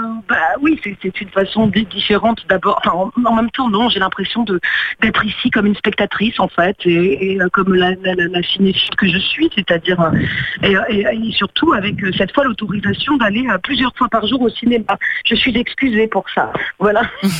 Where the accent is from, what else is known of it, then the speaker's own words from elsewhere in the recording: Corsica, France; moi, je suis corse